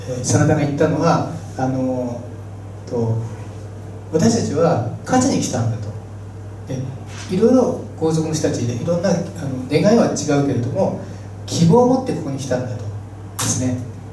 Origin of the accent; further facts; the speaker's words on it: Nagano, Japan; なんか私長野県出身なので見たいなと思ってたんですけど